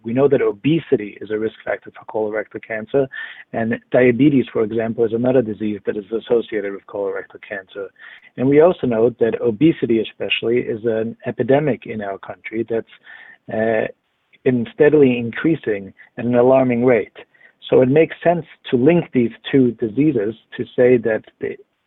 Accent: Vienna, Austria; moved away as an adult; also born or lived in Baltimore / New Haven / New York; now in Cleveland, United States; Well, I'm originally from Vienna, Austria, and then I came initially, I was in Baltimore, followed by New Haven, Connecticut, then New York, and then finally to Cleveland.

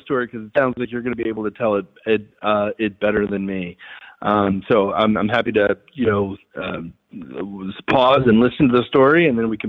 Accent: Pennsylvania, United States; I'm, again, going to draw on Pennsylvania, which is my home state.

